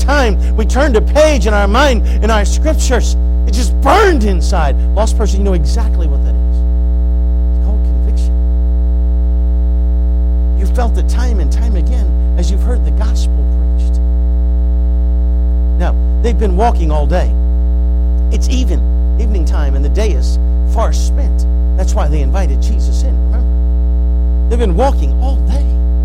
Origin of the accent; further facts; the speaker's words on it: West Virginia, United States; I think some of you know that originally we're from West Virginia.